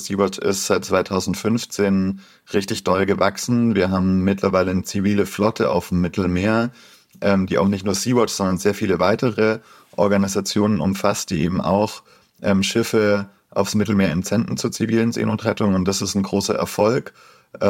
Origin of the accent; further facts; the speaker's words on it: Reutlingen, Baden-Württemberg, Germany; also ich komme aus Reutlingen, das ist 10 Kilometer weiter.